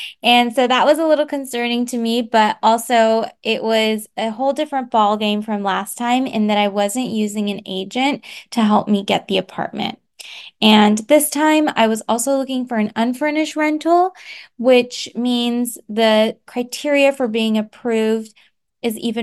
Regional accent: United States; also born or lived in Paris, France; my home country of the US.

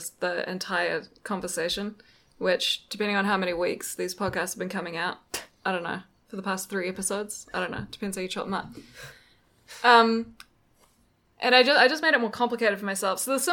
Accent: United States; I'm crying because somebody put a star in front of me and I'm American.

